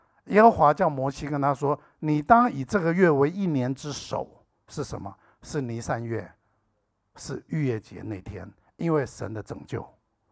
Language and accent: Chinese; Shenyang, Liaoning, China; 从沈阳，我老家是沈阳啊，然后从各地过来啊